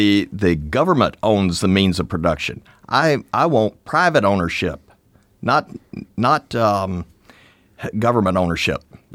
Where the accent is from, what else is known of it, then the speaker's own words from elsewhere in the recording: Louisiana, United States; You know, I come from Louisiana, place where the Longs came from